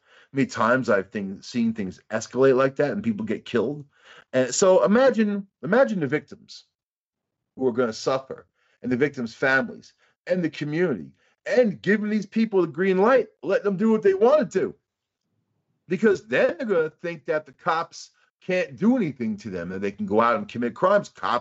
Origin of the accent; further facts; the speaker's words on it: Long Island, New York, United States; now in Upstate New York, United States; I come from Long Island originally, you know, and I live upstate New York.